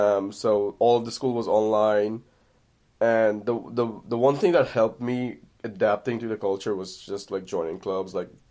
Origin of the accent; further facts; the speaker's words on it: Bangladesh; I'm from Bangladesh.